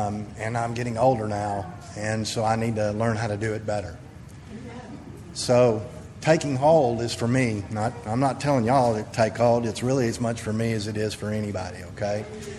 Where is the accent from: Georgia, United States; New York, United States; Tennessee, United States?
Tennessee, United States; Knoxville; I'm from Knoxville, Tennessee.